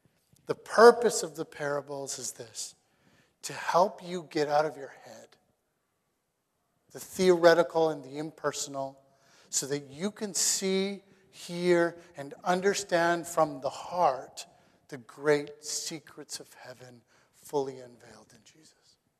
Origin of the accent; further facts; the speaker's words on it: Canada; And we're Canadian.